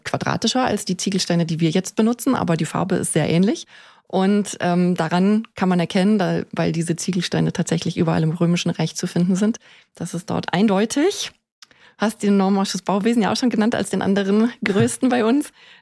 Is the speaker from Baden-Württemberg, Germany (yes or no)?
no; Trier, Rhineland-Palatinate, Germany; Also ich bin in Trier aufgewachsen